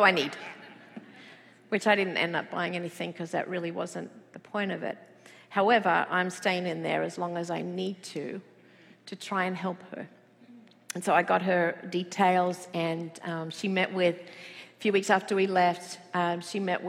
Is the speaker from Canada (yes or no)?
no; Australia; accent: Australian; now in United States; and I have an Australian accent.